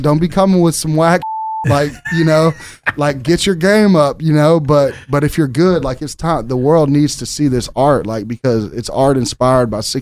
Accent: Memphis, Tennessee, United States; I'm from Memphis.

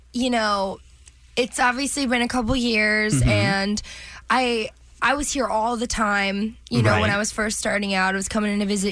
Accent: New Jersey, United States; Dom's from Doncaster, I'm from New Jersey, which are kind of similar places in different parts

